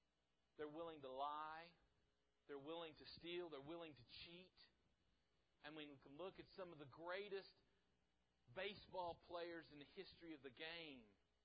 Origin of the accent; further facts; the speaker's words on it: Midwest City, Oklahoma, United States; I grew up in Midwest City. I went to grade school and to junior high and to high school in Midwest City.